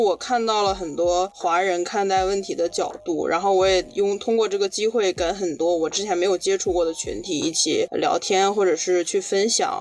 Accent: Beijing, China; now in United States; 我是在中国北京长大的，对。我是去年从工作开始才搬到湾区的，所以并没有来湾区很长时间。

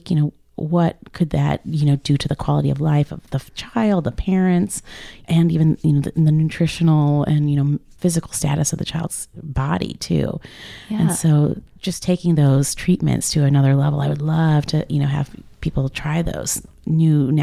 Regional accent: St. Louis, Missouri, United States; I remember growing up in St. Louis, everybody talks about going on a float trip down the Merrimack.

